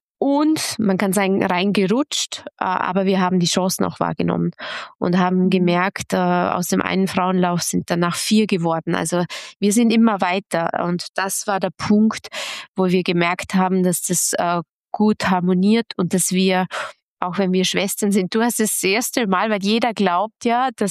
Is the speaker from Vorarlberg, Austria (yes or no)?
yes; Vorarlberg, Austria; now in Vienna, Austria; dass es völlig irre war, nach Wien zu gehen, als Vorarlbergerin vom Bodensee nach Wien